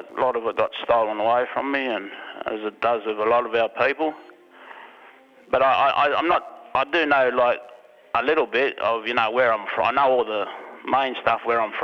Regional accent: Griffith, New South Wales, Australia; I'm from Griffith, and from Griffith, New South.

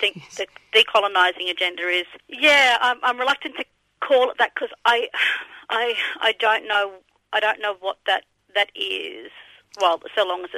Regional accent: Queensland, Australia; I'm a Mulunjali and South Sea Islander woman born and raised on Yuggera country.

